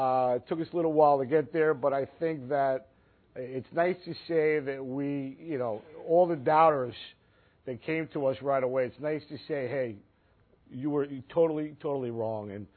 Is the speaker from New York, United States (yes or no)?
yes; Brooklyn, New York, United States; now in Syracuse, United States; When I first came up to Syracuse, quite honestly, I grew up in Brooklyn.